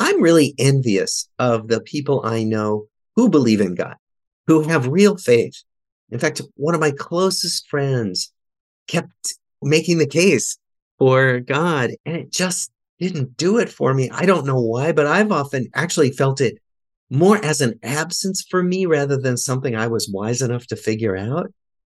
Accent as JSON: {"language": "English", "town": "Des Moines", "region": "Iowa", "country": "United States", "said": "I'm a Jew from Des Moines, Iowa."}